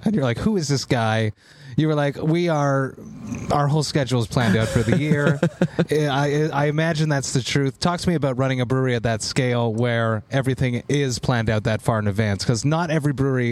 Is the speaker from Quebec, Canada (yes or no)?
yes; Montreal, Quebec, Canada; I'm from Montreal, right?